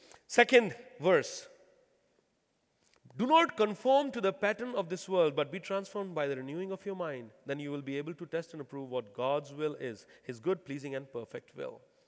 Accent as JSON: {"language": "English", "country": "India", "said": "For me as an Indian, no problem at all. Because we don't even care for like the lights on the intersection. It's funny, in India, you have those dotted lines, white lines."}